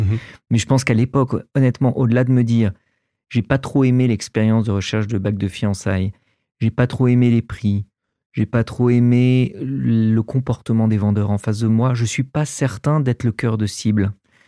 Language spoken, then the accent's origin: French; Paris, Île-de-France, France; J'ai grandi à Paris, j'étais un gentil bon élève, je viens d'une famille d'immigrés chrétiens libanais qui ont débarqué en France pendant la guerre